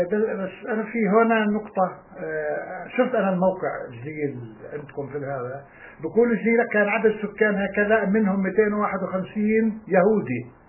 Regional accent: Palestine; now in Venezuela; انا سافرت على فنزويلا قعدت 40 سنة لكن ما بقدر انسى انكر اني انا اصلي فلسطيني وانا عربي

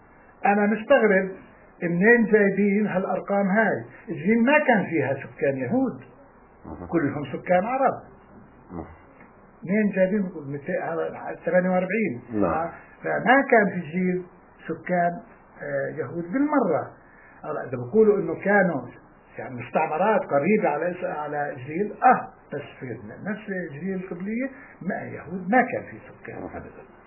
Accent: Palestine; now in Venezuela; انا سافرت على فنزويلا قعدت 40 سنة لكن ما بقدر انسى انكر اني انا اصلي فلسطيني وانا عربي

